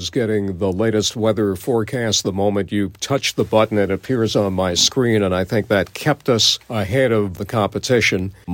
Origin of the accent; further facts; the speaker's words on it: New York, United States; my tendency as a New Yorker is to think, well, that must suck if you live in Oklahoma.